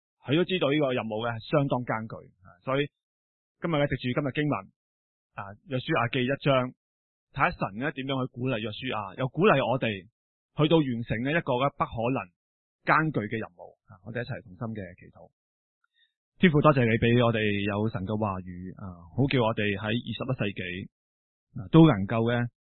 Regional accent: China; 咁其实作为中国人见到中国嘅经济发展啊，科技发展啊，等于都我都觉得自豪嘅。

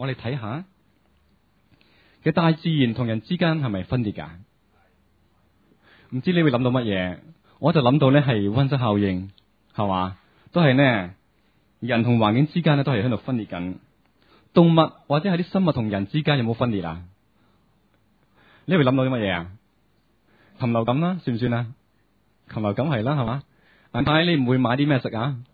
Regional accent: China; 甚至比较埋身啲，我们中国人和日本人是怎样？

